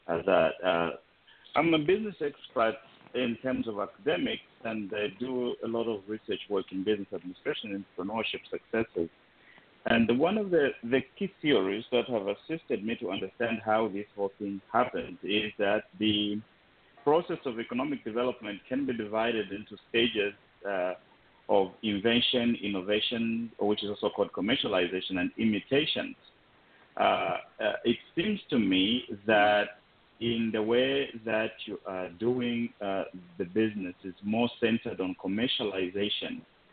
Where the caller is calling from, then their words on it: Washington, District of Columbia, United States; Washington, D.C. I'm calling you from the District of Columbia.